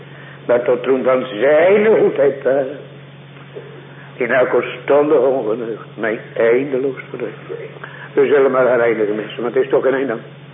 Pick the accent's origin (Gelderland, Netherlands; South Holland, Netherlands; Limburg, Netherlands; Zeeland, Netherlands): Zeeland, Netherlands; Noord-Beveland; born there; En op die plaats waar ik geboren ben, in Noord-Beveland, daar heb ik een jongen zien sterven.